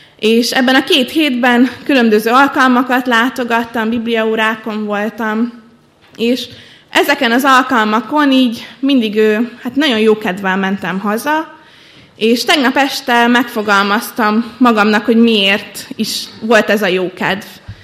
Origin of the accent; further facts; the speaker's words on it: Kiskunhalas, Bács-Kiskun, Hungary; Én kiskunhalasi származású vagyok, nem keresztény családban nőttem fel, katolikusnak kereszteltek.